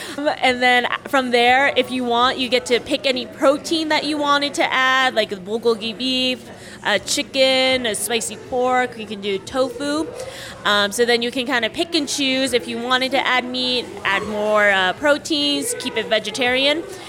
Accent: Massachusetts, United States; So, growing up on Cape Cod, it's a predominantly white area

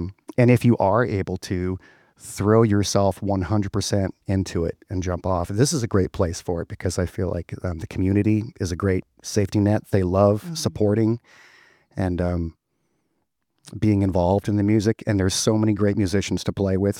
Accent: Georgia, United States; Okay, so born and raised in Georgia, we were pretty poor for sure.

